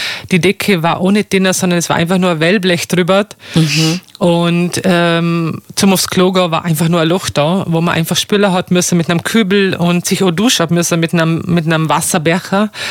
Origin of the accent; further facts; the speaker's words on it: Austria; ich als Österreicher